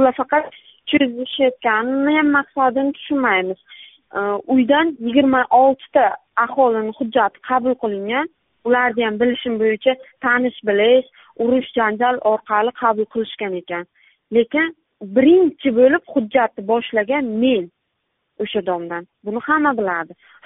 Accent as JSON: {"language": "Uzbek", "town": "Angor", "region": "Surxondaryo Region", "country": "Uzbekistan", "tie": "born there", "said": "1993 yil 16 aprelda Angor tuman Gulzor mahallasida tug'ilganman."}